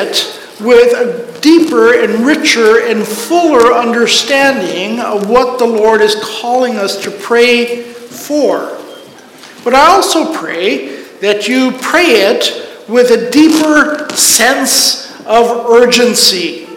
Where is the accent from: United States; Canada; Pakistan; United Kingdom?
Pakistan; Growing up in Pakistan, it took 2 weeks for an airmail letter to get from Pakistan to the U.S.